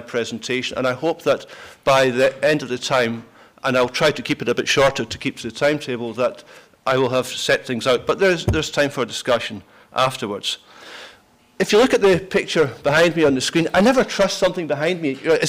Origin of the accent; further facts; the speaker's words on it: United Kingdom; we're confused about sex as well. But that's what comes with being British, I think.